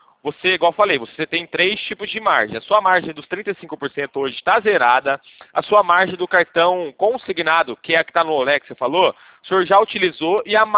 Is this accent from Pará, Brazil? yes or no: no; Campinas, São Paulo, Brazil; Eu sou aqui de Campinas.